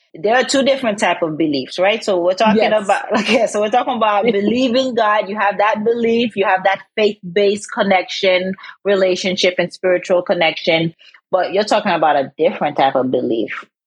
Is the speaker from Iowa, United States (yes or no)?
no; California, United States; I'm from California and we have In-N-Out here.